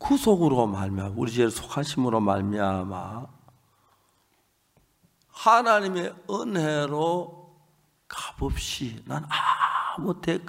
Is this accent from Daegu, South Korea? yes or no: no; North Gyeongsang, South Korea; 우리 고향이 낙동강이 있는데, 낙동강이 있고 낙동강 지류가 있는데 그게 김천에서 오는 감천강이라고 했어요.